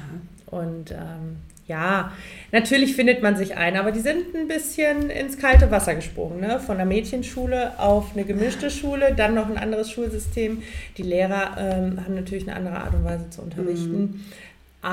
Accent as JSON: {"language": "German", "town": "Düsseldorf", "region": "North Rhine-Westphalia", "country": "Germany", "tie": "born or raised there", "said": "ich bin in Düsseldorf groß geworden, aber auch in einem Außenbezirk. Also wir haben in der Nähe von Ratingen gewohnt. Das war wunderschön, weil wir hatten das Ländliche, wir hatten die Natur."}